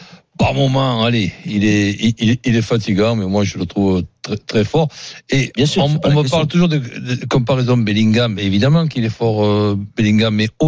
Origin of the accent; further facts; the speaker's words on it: France; en tant que Français